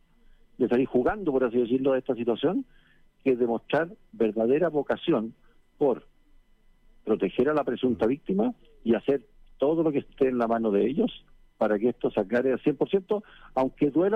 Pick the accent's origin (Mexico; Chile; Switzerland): Chile; Todos conocemos cómo somos los chilenos.